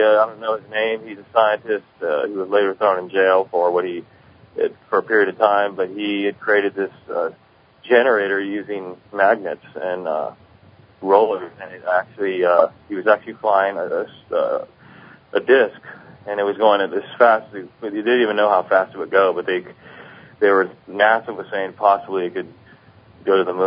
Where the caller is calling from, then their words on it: Renton, Washington, United States; I'm calling from Washington, Renton, Washington.